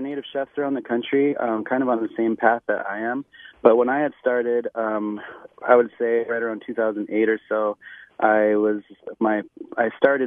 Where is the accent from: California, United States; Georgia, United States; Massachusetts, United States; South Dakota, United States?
South Dakota, United States; I grew up on Pine Ridge Indian Reservation in South Dakota. I'm a member of the Oglala Lakota Sioux tribe.